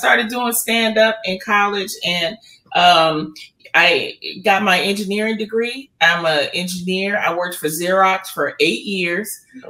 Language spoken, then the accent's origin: English; Detroit, Michigan, United States; I mean, Motown, I'm from Motown.